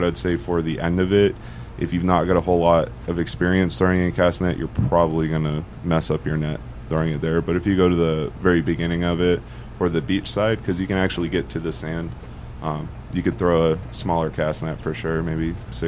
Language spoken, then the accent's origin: English; Maine, United States; Yeah, I grew up in Maine.